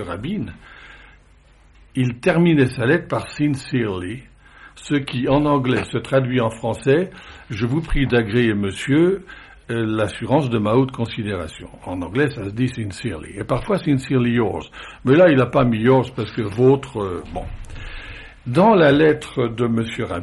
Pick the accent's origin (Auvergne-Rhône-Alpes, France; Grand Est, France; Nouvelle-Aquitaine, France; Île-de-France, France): Île-de-France, France; Paris; Je suis français, parisien du nord de la France.